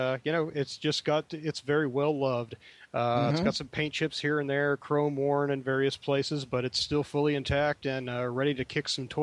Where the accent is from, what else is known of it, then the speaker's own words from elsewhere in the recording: Greenville, Ohio, United States; As a kid, I grew up in Greenville, Ohio.